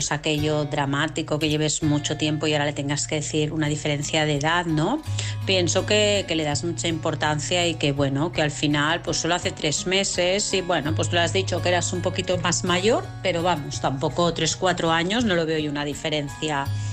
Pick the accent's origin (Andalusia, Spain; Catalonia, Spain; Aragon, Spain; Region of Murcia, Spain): Catalonia, Spain; Vilassar; de Vilassar.